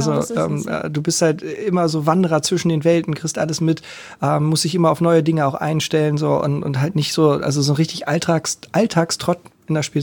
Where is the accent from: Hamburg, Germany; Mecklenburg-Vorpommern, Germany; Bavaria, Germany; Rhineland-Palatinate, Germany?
Hamburg, Germany; Behaupten ja manchmal, wir sind die besseren Menschen, die Hamburger halt.